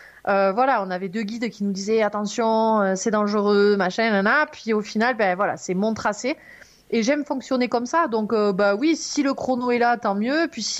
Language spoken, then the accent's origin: French; Font-Romeu, Occitanie, France; je suis originaire donc des Pyrénées-Orientales, de Font-Romeu.